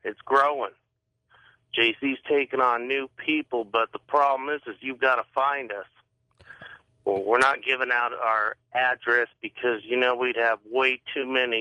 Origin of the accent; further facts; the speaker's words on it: Fort Stockton, Texas, United States; now in Bakersfield, United States; I'm originally from Fort Stockton, Texas. Do you know where that is?